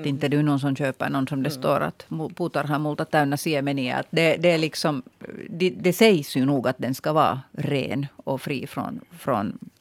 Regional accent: Hanko, Uusimaa, Finland; now in Helsinki, Finland; när jag flyttade till Helsingfors från Hangö.

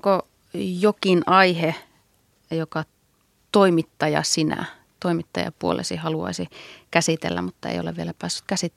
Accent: Lieksa, North Karelia, Finland; now in Helsinki, Finland; mä olen itse kotoisin Kainuusta hieman etelämmäksi, mutta vaaramaisemmista kumminkin Pohjois-Karjalasta, Lieksasta.

